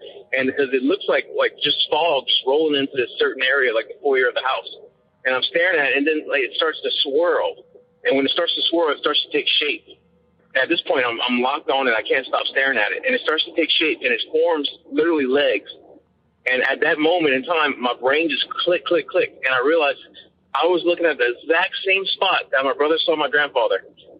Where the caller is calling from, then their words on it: Lafayette, Louisiana, United States; I'm calling from Lafayette, Louisiana.